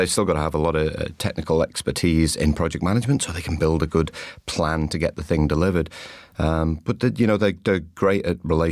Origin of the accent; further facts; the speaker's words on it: Liverpool, North West England, United Kingdom; I'm from a part of the UK, I'm from Liverpool